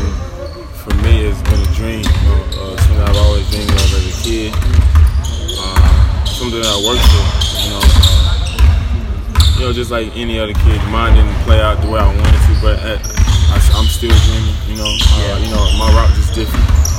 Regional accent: Clarence, United States; I'm from Clarence.

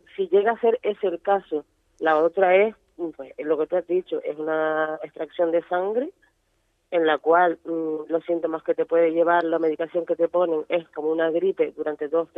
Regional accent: Canary Islands, Spain; now in Tenerife, Spain; somos de Tenerife. Bueno, yo soy de Puerto, pero vivo en Tenerife hace muchos años.

